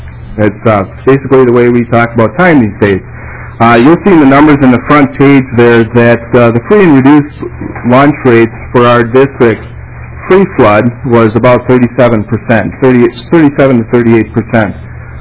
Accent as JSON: {"language": "English", "region": "Wisconsin", "country": "United States", "said": "I'm from Wisconsin originally."}